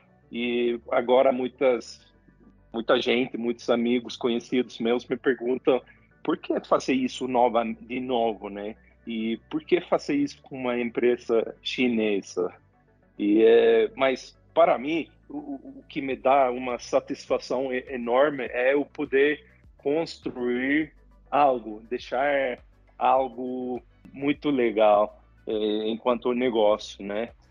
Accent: Sweden; Portuguese is a second language; Eu sou sueco

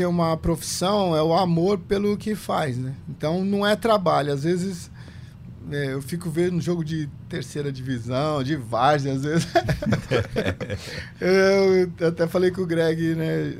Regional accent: São Paulo, Brazil; born there; Eu sou paulista, meus pais são do interior de São Paulo, de Jaú, mas eu nasci em São Paulo, na Zona Sul, na periferia, né? Então, uma família humilde, meu pai era carteiro e minha mãe costureira.

